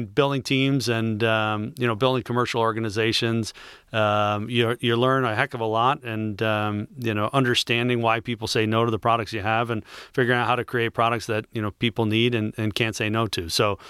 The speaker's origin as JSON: {"language": "English", "town": "Detroit", "region": "Michigan", "country": "United States", "tie": "born or raised there", "said": "I was born in Detroit. I've lived here my whole life. This is a really special place."}